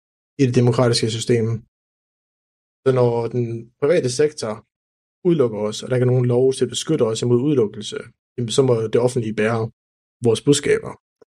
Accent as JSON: {"language": "Danish", "town": "Aalborg", "region": "North Denmark Region", "country": "Denmark", "tie": "born or raised there", "said": "i Aalborg, hvor jeg voksede op"}